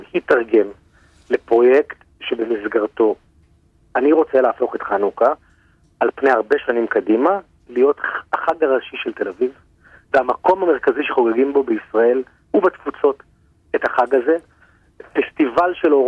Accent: United States; now in Israel; ותמיד בתור ילד, אני גדלתי בארצות הברית.

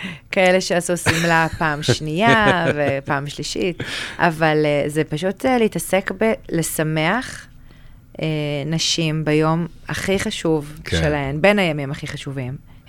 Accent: Herzliya, Tel Aviv District, Israel; נשארתי בהרצליה כי אני גרה בהרצליה.

